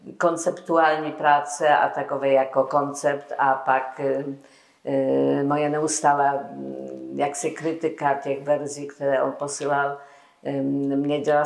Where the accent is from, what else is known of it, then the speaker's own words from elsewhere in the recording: Poland; Czech is a second language; moved away as an adult; now in Czech Republic; já jsem přijala z Polska